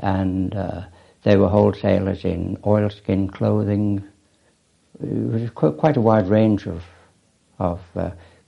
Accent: Liverpool, North West England, United Kingdom; I was born in Liverpool.

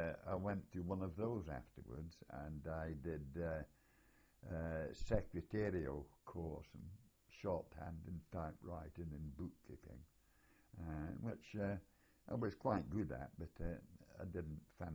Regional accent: Stirling, Scotland, United Kingdom; born there; I was born in Stirling, in Scotland, in 1921.

